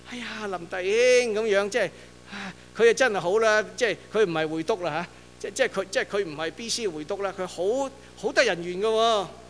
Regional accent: Hong Kong; 我從來我哋喺香港，你香港細個喺香港，我唔係你後生，我啊細個啦

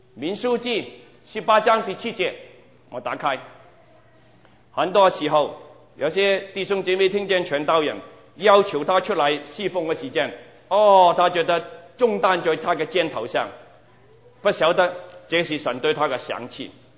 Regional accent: Guangdong, China; 你我是广东人，你慢慢我就可以乱讲

